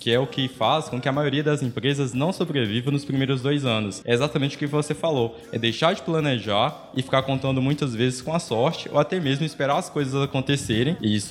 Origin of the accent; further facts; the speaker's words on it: Salinas, Minas Gerais, Brazil; sou de Salinas, administrador de formação e também empreendedor.